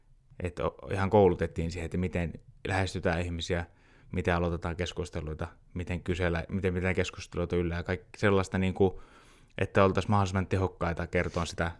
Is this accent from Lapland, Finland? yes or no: yes; Kemi, Lapland, Finland; born there; Mä synnyin Kemissä, eli siellä Perämeren pohjukassa, just Lapin läänissä.